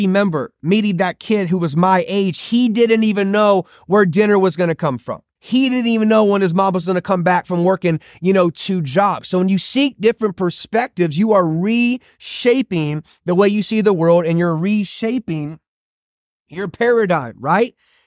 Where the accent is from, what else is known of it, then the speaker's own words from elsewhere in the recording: Ohio, United States; I remember growing up in Ohio, we were middle-class America.